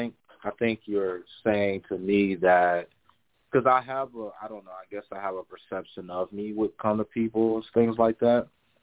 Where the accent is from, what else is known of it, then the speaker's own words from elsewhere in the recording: Detroit, Michigan, United States; I'm from Detroit, Michigan.